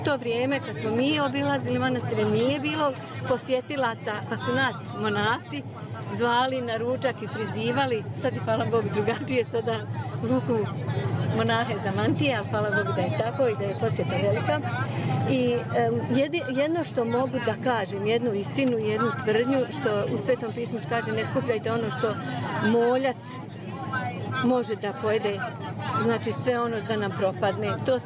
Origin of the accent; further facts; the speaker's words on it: Banja Luka, Republika Srpska, Bosnia & Herzegovina; dolazim iz Banja Luke.